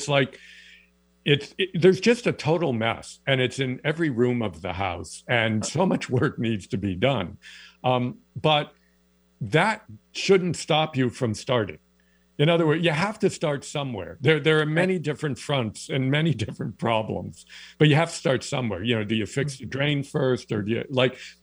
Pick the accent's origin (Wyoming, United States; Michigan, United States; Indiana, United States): Michigan, United States; East Lansing; now in Canada; I say this as a U.S. citizen. I live in Canada, but I'm a dual citizen. I grew up in East Lansing, Michigan.